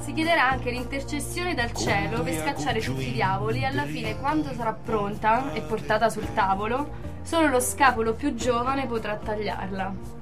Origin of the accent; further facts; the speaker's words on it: Molise, Italy; poi io pure molisana